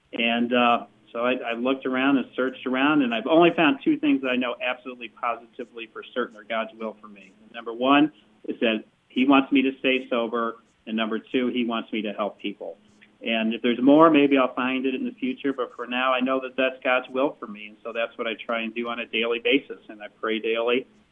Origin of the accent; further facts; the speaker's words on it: St. Louis, Missouri, United States; Well, and I was brought up in St. Louis, Missouri, and I was baptized Episcopal, and that was the end of it.